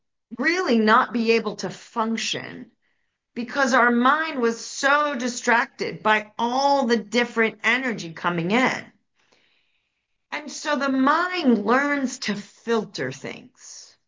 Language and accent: English; New York, United States; I grew up in New York, and there's lots of maps of the United States